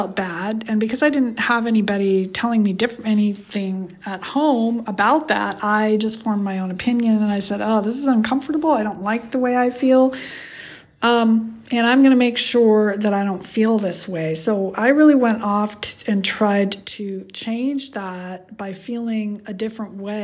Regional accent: California, United States; So I grew up in a pretty wealthy area in I grew up in California. So, you know, I grew up in a wealthy, in the Bay Area.

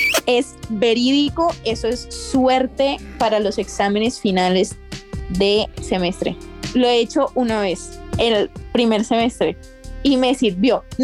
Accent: Cartagena, Bolívar, Colombia; Bueno, yo soy de Cartagena y no sé si eso sea muy de la costa

